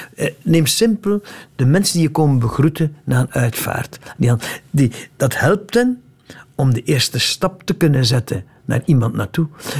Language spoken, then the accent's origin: Dutch; West Flanders, Belgium; En vroeger gaf je in West-Vlaanderen, van waar ik kom